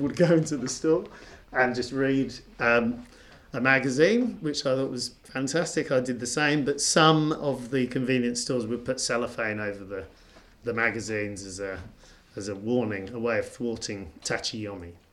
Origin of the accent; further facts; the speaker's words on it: East of England, United Kingdom; because I grew up in Bedfordshire.